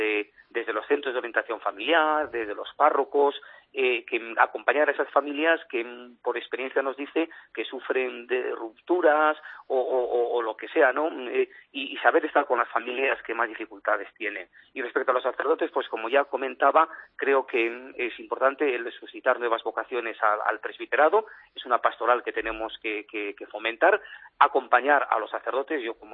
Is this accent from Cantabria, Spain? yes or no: no; Castile and León, Spain; de las novenas a la Virgen de Nieva, la patrona de mi pueblo, el mes de mayo